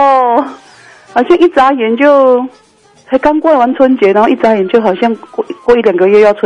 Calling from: Taichung, Taiwan; 我是台中的

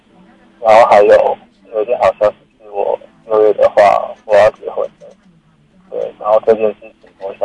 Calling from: Taipei, Taiwan; 我是台北的

